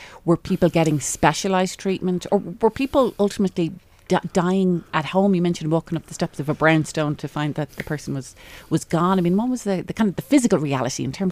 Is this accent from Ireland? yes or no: yes; Ireland; accent: Irish; It's hard for me with my Irish accent.